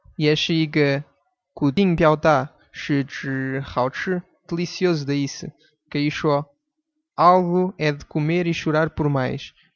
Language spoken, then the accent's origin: Chinese; Portugal; Porque os portugueses também gostam muito de comer. 因为我们葡萄牙人也很喜欢吃啊